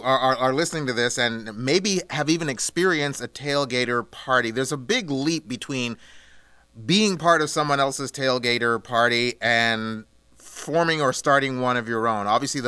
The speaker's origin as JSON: {"language": "English", "country": "Canada", "said": "Well, I'm Canadian, so I always spell it that way."}